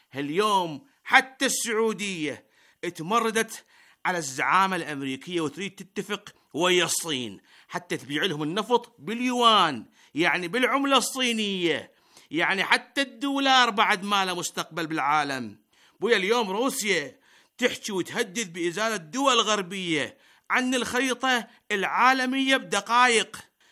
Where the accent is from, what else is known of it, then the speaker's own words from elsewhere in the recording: Iraq; يا جماعة الخير، ترى بلدنا العراق اليوم مغمى عليه بقسم الطوارئ والله